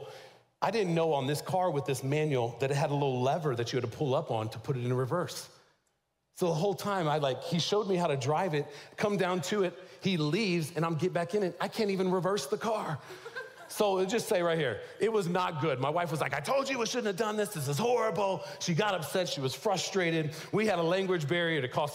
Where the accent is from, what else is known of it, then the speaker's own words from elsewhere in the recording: Texas, United States; I'm from Texas, you know, really getting into it.